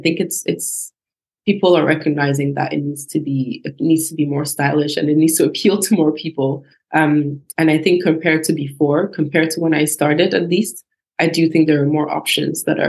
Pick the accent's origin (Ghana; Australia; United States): Ghana; Same growing up in Ghana, we knew who would make our clothes because it was the tailor next door or the seamstress next door, right?